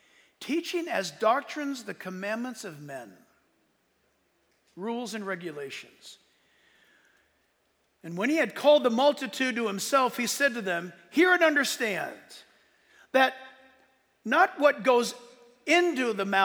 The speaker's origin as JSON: {"language": "English", "town": "New York City", "region": "New York", "country": "United States", "said": "And we think, because we're from New York City, that if they don't put a suit on, they cannot be worshiping God?"}